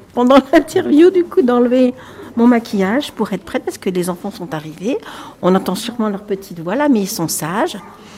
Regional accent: Grand Est, France; Je viens d'Alsace, donc nous sommes à la frontière.

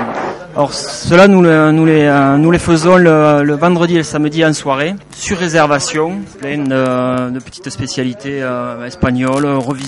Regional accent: Occitanie, France; On est Aveyronnais d'origine, moi-même, mon épouse aussi.

